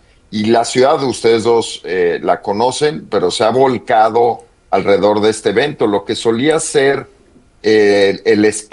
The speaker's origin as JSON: {"language": "Spanish", "country": "Mexico", "said": "Para mí, digo, como mexicano, había poca representación de mexicanos."}